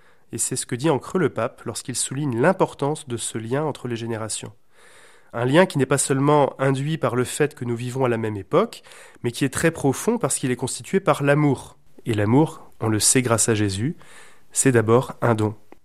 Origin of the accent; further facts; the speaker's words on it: Brittany, France; Mais chez nous, en Bretagne, il y a encore peu de temps